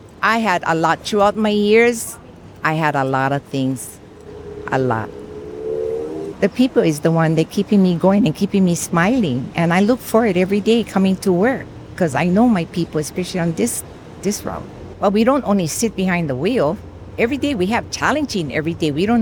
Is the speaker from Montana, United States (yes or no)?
no; Kailua, Hawaii, United States; I was born here, and I grew up in Kailua. When we moved to Kailua, I was 3 years old. We never had the tunnel now. We came on the Opali Road, that zigzag road